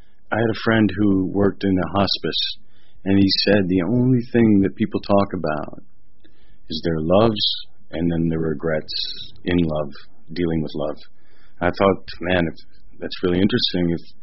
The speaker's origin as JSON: {"language": "English", "region": "the Ozarks", "country": "United States", "said": "I'm a guy from the Ozarks, and that's the way we handle things."}